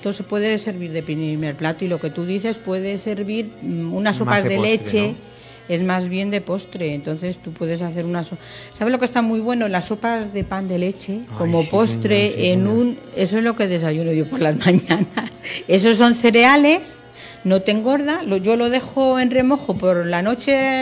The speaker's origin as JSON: {"language": "Spanish", "region": "Castile", "country": "Spain", "said": "aunque soy castellana"}